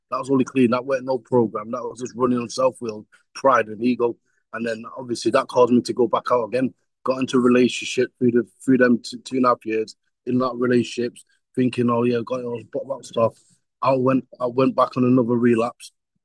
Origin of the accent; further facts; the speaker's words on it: Manchester, North West England, United Kingdom; I was born in Manchester in England. I don't know if it's South Americans or wherever you might be from, but yeah, I'm from England in Manchester. And I was born around the gang culture.